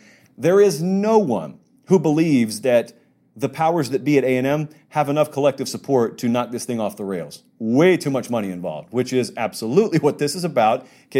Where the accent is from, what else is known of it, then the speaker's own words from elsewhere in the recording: Southern US, United States; I grew up in the South, so I'm an SEC guy.